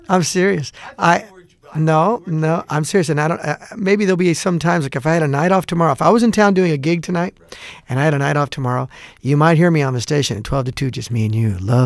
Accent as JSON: {"language": "English", "region": "California", "country": "United States", "tie": "born or raised there", "said": "there was a trailer sitting out in the middle of this field in my hometown area in central San Joaquin Valley."}